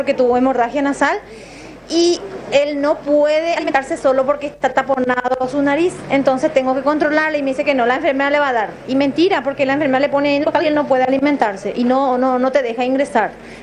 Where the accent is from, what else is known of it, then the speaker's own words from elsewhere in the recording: Misiones, Argentina; No, yo soy de Misiones.